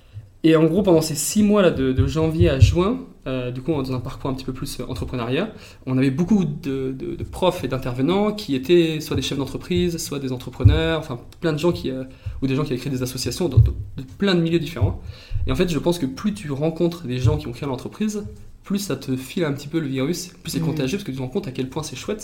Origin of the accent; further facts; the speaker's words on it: Auvergne-Rhône-Alpes, France; J'avais un bon penchant sur l'environnement, parce que du coup, j'ai grandi dans la Drôme.